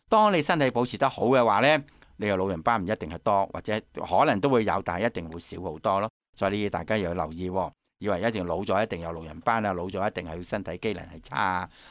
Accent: China; 其實我哋中國人有句説話：老而離堅，老當益壯。

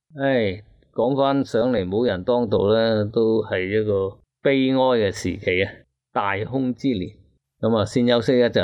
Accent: Hong Kong; 咁当我香港人傻啦

